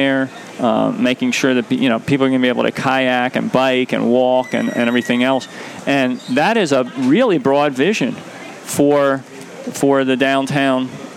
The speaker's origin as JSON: {"language": "English", "town": "Baltimore", "region": "Maryland", "country": "United States", "tie": "born or raised there", "said": "So we had that going on when I was growing up in Baltimore, and it made you feel very hopeful about the city and proud about the city."}